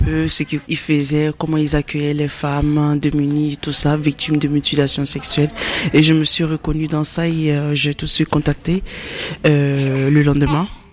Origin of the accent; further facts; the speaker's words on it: Mali; now in France; Je suis originaire du Mali